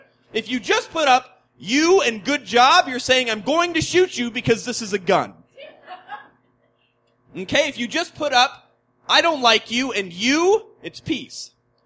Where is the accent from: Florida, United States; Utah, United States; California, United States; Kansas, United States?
California, United States; Between L.A. and San Diego, the Inland Empire.